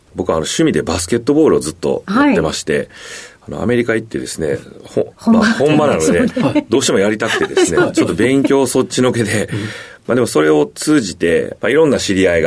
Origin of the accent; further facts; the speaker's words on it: Ashiya, Hyogo, Japan; 兵庫県の芦屋市になります。